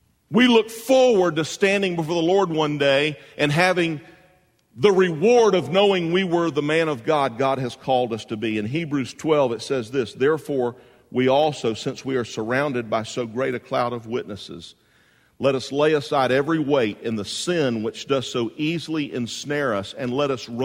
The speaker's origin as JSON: {"language": "English", "town": "Jacksonville", "region": "Florida", "country": "United States", "tie": "born or raised there", "said": "My mom and dad, we grew up in Jacksonville."}